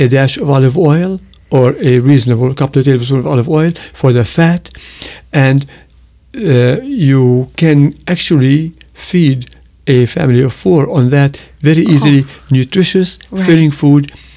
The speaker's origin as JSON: {"language": "English", "country": "Lebanon", "tie": "born or raised there", "said": "I grew up in Lebanon"}